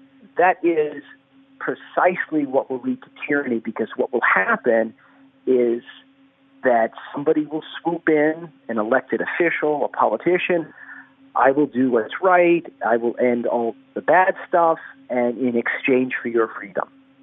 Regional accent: Nevada, United States; in my home state of Nevada

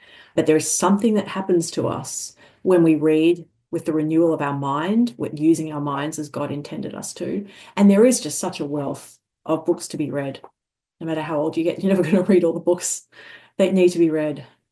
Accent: Australia; moved away as an adult; I grew up in Australia, which is a very kind of, secular country. I grew up in a really loving home that encouraged me to grapple with ideas, but very much like a non-Christian home.

